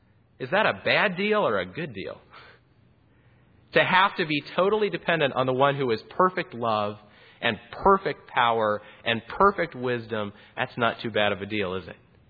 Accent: Salt Lake City, Utah, United States; I grew up in Salt Lake City, Utah, and in our backyard, we had three big peach trees.

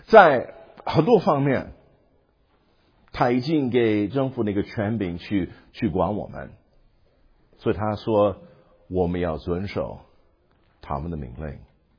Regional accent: United States; Chinese is a second language; 我们美国人说啊，就是这样的

